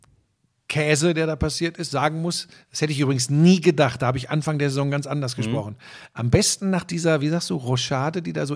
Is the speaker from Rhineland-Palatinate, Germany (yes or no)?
no; Hagen, North Rhine-Westphalia, Germany; ich bin ein Hagener Junge, bin geboren im Ruhrgebiet.